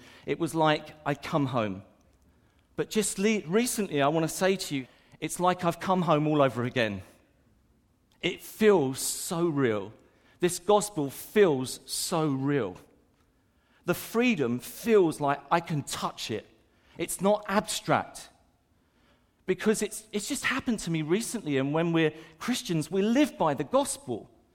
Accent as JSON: {"language": "English", "town": "Brighton", "region": "South East England", "country": "United Kingdom", "tie": "born or raised there", "said": "what he wanted to do was to go back to the family home that we grew up in Patcham, in Ladysmull Road. And do you know what? We had some terrific, happy memories there. As kids growing up, we really, really did."}